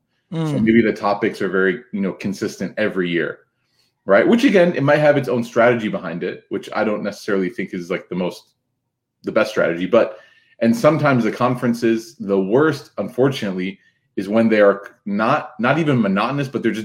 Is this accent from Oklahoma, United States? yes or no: no; Chicago, Illinois, United States; I'm a product of a lot of those sessions as a youngster, you know, growing up in Chicago, it snows in our backyard.